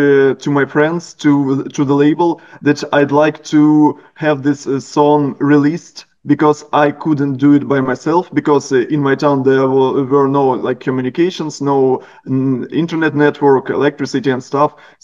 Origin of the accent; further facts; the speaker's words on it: Ukraine; Okay, so as you already stated, we are from Ukraine, Homeless Radio.